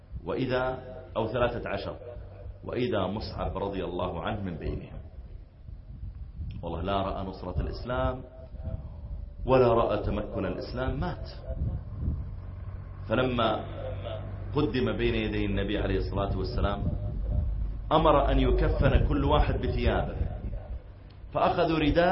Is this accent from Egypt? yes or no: no; Saudi Arabia